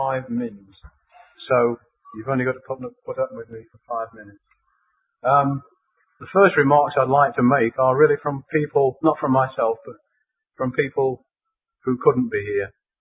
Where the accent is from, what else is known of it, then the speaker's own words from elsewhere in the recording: Aberdeen, Scotland, United Kingdom; One of the reasons I'm down here from Aberdeen is I came down here to see an exhibition